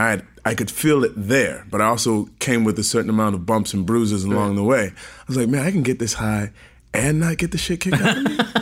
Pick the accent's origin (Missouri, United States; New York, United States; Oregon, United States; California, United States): Missouri, United States; St. Louis; Born and raised in St. Louis, Missouri.